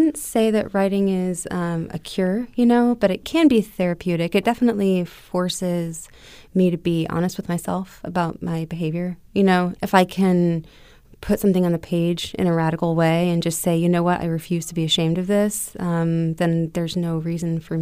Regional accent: Largo, Florida, United States; also born or lived in Clearwater; Largo. I was born in Clearwater, raised in Largo.

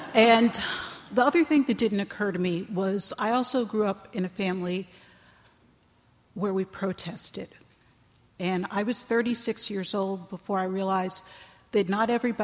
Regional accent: New York City, New York, United States; also born or lived in Europe; My mother was originally from Kansas, and we were raised first in Europe and then in New York City.

